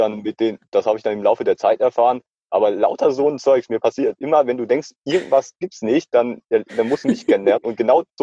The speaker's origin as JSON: {"language": "German", "region": "Hesse", "country": "Germany", "said": "Ich komme aus Hessen, also Apfelwein."}